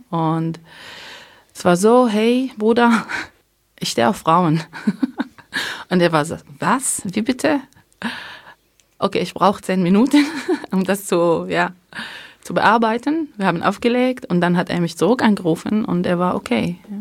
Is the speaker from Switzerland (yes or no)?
no; Haifa District, Israel; German is a second language; now in Germany; In der Nähe von Haifa in Palästina.